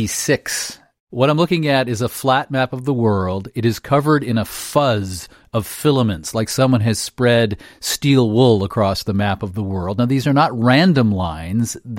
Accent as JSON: {"language": "English", "country": "United States", "said": "Of course I am. I mean, I'm an American."}